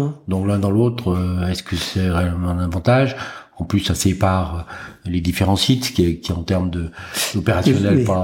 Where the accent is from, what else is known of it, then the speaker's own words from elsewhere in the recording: Saint-Claude, Bourgogne-Franche-Comté, France; born there; Je suis né à Saint-Claude, effectivement. L'attachement au Jura, si vous voulez, bon, de toute façon, on est né là.